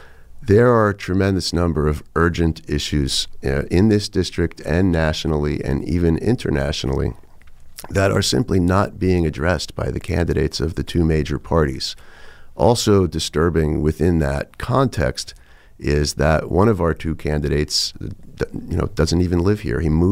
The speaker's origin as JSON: {"language": "English", "town": "Queens", "region": "New York", "country": "United States", "tie": "born or raised there", "also_born_or_lived": "Bronx", "said": "And I was born in the Bronx. I grew up primarily in the southern part of Queens."}